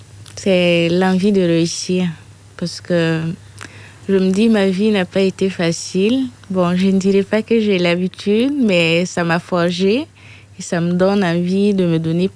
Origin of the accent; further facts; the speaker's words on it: Burkina Faso; moved away; mon pays d'origine, qui est le Burkina Faso